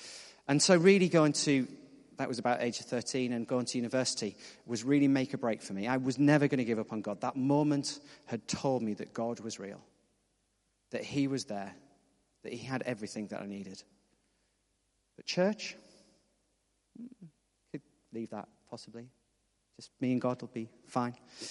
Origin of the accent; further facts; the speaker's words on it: Hartlepool, North East England, United Kingdom; you probably can't guess from my accent, but I'm from the northeast of England. And so was he. He was from Newcastle. I was from slightly further south in Hartlepool.